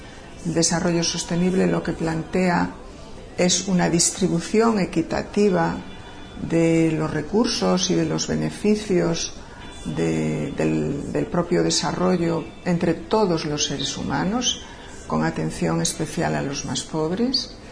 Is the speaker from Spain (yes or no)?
yes; Galicia, Spain; now in Pozuelo, Spain; soy gallega, vivo en Pozuelo, en los alrededores de Madrid